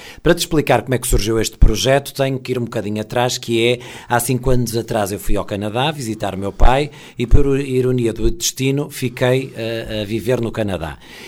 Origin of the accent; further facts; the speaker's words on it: Norte, Portugal; Eu sou melhor e consigo vender bem o Minho, porque eu cresci no Minho e, acima de tudo, sou um apaixonado pelo Minho.